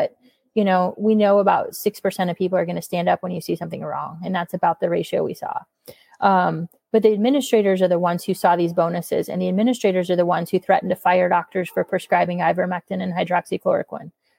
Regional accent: Sheraton, Iowa, United States; So our first clinic is in my hometown of Sheraton, Iowa.

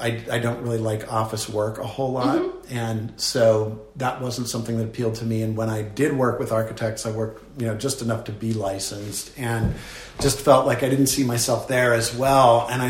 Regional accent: Pittsburgh, Pennsylvania, United States; But in growing up in Pittsburgh and Shadyside and Squirrel Hill and Oakland and the surrounds, I mean, it was very much of a little village existence.

